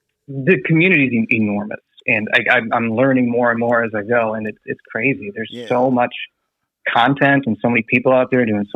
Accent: Wisconsin, United States; you know, I grew up in Wisconsin

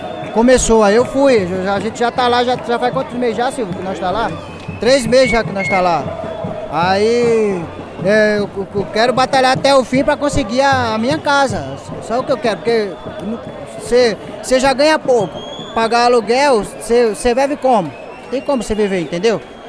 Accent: Northeast Region, Brazil; now in São Paulo, Brazil; Aqui em São Paulo é mais complicado ainda, mas eu que vim do Nordeste, pago aluguel já tem 4 anos que eu tô aqui

